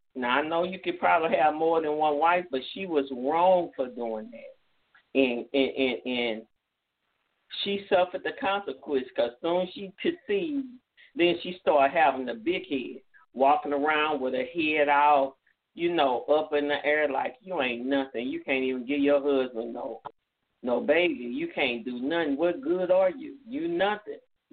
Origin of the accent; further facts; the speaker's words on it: Mississippi, United States; I'm from Mississippi. That's who I am.